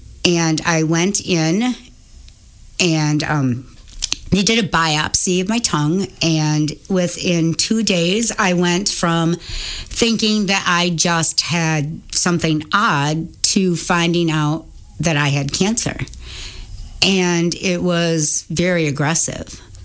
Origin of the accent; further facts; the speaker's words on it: Richland Center, Wisconsin, United States; So I am from Richland Center. I have lived here my whole life.